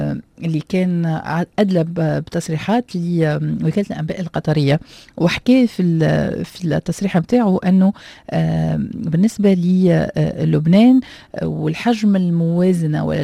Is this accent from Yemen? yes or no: no; Tunisia; accent: Tunisian; كما نقولوا احنا بلهجتنا الدرجة ولا بالتونسية العامية